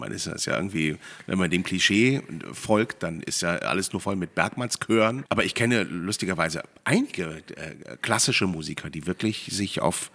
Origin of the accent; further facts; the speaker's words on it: Cologne, North Rhine-Westphalia, Germany; Aber ich bin ja auch Rheinländer. Ich bin ja auch Kölner